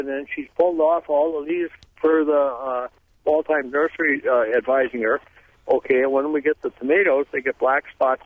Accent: Crivitz, Wisconsin, United States; also born or lived in Sheboygan; I'm from Crivitz as well as from Sheboygan. Okay, I live 6 miles south of Sheboygan, up on Terry Henry.

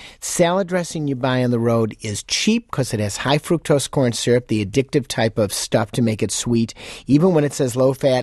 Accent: Chicago, Illinois, United States; You know, I grew up in Chicago. What can I say?

